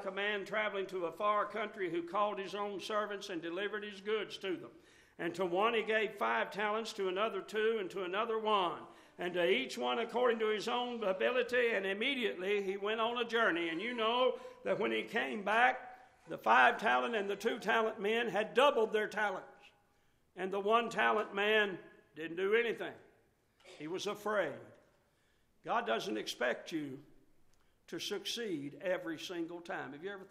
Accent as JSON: {"language": "English", "region": "Kentucky", "country": "United States", "accent": "Kentucky", "said": "I went to a school one time for public speaking, and they tried to neutralize my Kentucky accent."}